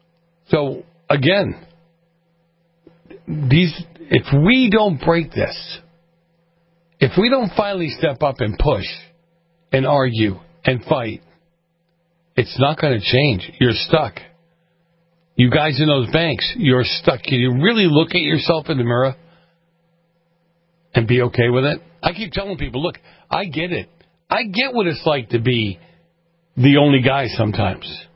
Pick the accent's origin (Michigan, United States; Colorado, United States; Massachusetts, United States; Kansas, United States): Massachusetts, United States; Boston; Look, I grew up in Boston. I grew up in a very mafia-centric area.